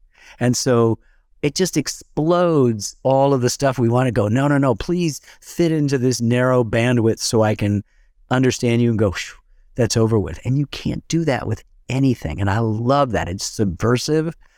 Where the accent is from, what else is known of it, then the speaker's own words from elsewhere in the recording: Ann Arbor, Michigan, United States; I mean, I remember growing up in Ann Arbor